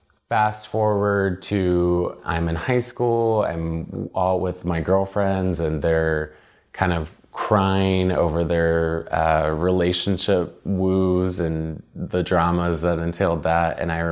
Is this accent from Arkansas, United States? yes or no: yes; Harrison, Arkansas, United States; I'm from Harrison, Arkansas. So the town I'm from, Harrison, Arkansas, there's an active KKK outside of the town.